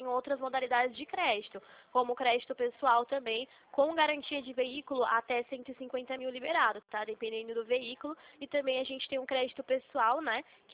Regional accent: São Paulo, Brazil; eu sou de São Paulo

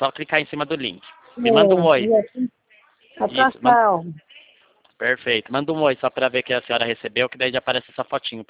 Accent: São Paulo, Brazil; Eu sou de São Paulo

